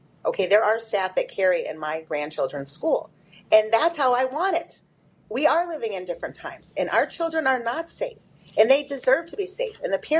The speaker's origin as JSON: {"language": "English", "town": "Detroit", "region": "Michigan", "country": "United States", "tie": "born or raised there", "said": "I grew up in Southwest Detroit. So I went to Southwestern High School for 9th and 10th grade"}